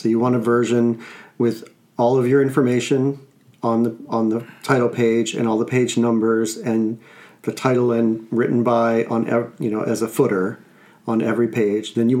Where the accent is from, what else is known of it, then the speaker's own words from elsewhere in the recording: Washington, District of Columbia, United States; now in Chicago, United States; I just got to Chicago a few months ago, and so I'm still kind of getting my feet wet out here. I came from the Washington, D.C. area.